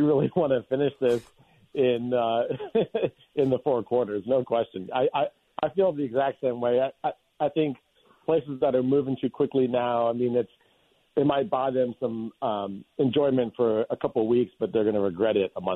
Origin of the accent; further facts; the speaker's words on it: Florida, United States; I'm actually from Florida, and my folks still live there.